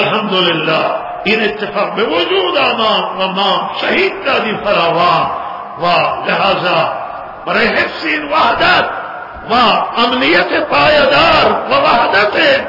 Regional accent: Iran; ما ایرانیم و اهل سنتی

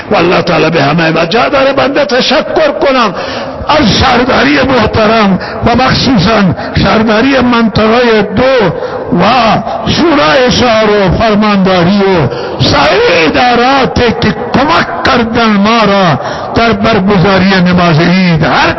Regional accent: Iran; همه شهروندان ایرانیان، همه ما ایرانی هستیم

